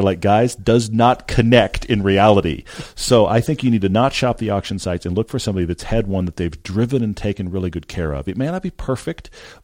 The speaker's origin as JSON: {"language": "English", "region": "Texas", "country": "United States", "said": "Now, I'm not going to answer this as a Texan"}